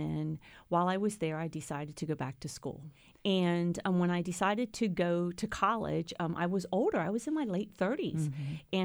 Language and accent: English; Pennsylvania, United States; also born or lived in Georgia; So just born and raised in York County, met my husband, got married at the age of 21, had two children.